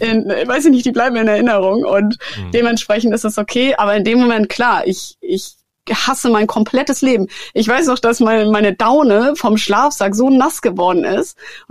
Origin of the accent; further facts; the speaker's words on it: Germany; Das ist ja nicht so, dass nur in Deutschland, in meiner Heimat oder whatever, dass da Menschen existieren.